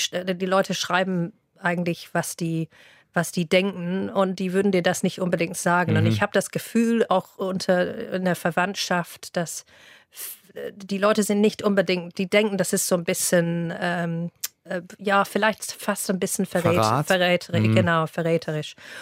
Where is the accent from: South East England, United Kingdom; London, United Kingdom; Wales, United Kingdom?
South East England, United Kingdom; Newbury; German is a second language; now in Germany; Ich komme aus einer kleinen Marktstadt, das heißt Newbury.